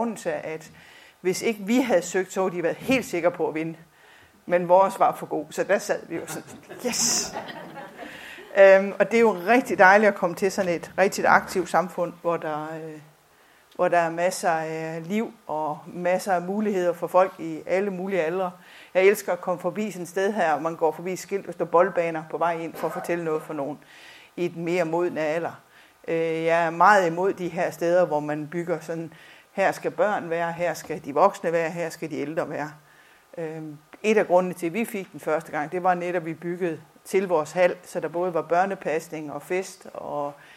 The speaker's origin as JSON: {"language": "Danish", "town": "Idom", "region": "Central Denmark Region", "country": "Denmark", "said": "Der, hvor jeg kommer fra, i Idom Rosted, der kan vi jo sådan pusse vores glorie"}